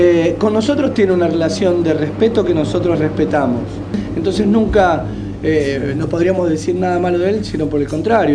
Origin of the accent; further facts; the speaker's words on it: Buenos Aires, Argentina; somos gente de la Boca, nos hemos criado en un barrio difícil.